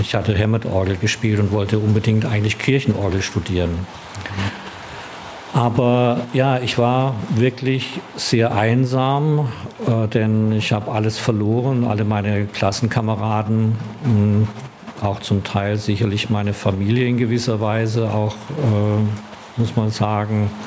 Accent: Baden-Württemberg, Germany; ich komme ja eigentlich aus Baden-Württemberg in der Nähe von Schwäbisch Gmünd

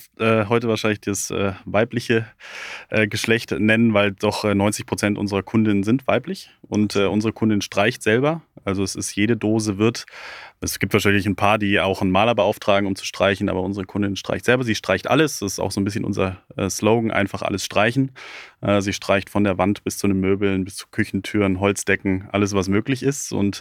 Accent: Regensburg, Bavaria, Germany; born there; Ich bin geboren in Regensburg. Ja. Meine Familie lebt auch schon seit über 25 Jahren in Regensburg. Aber wir sind so ein bisschen eine herumziehende Familie

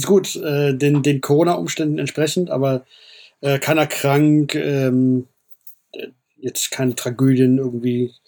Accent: Frankfurt, Hesse, Germany; Aber klar, ich bin Frankfurter, hier hat alles angefangen.

